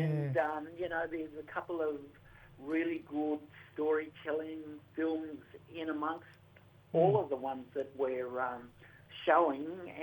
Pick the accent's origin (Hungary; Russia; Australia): Australia; New South Wales; I'm from the Yuin country down here on the south coast. And yes. My mob's Wadi Wadi in Jiringa and Wandi Wandandian.